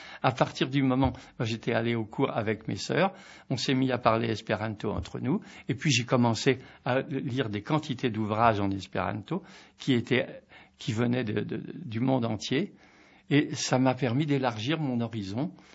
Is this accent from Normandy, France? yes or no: yes; Le Havre, Normandy, France; dans ma ville natale, qui est Le Havre